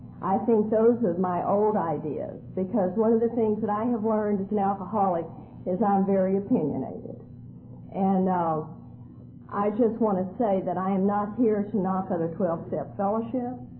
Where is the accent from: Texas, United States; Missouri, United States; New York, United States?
Texas, United States; Well, I am Southern born and raised, and I was born and raised in Texas.